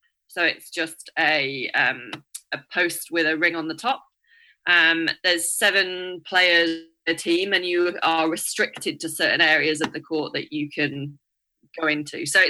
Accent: East Midlands, United Kingdom; moved away; also born or lived in Australia; I'm actually from the UK originally. So I was born in Nottinghamshire, which is pretty much in the middle of the UK, just Midlands north of England, and grew up there, and then I moved to Australia

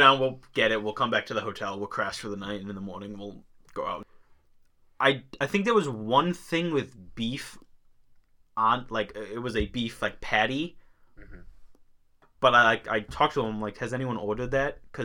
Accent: United States; It's what Subway is supposed to be, but because we're American, we're like, nah, we're gonna put, like, extra mayo on it.

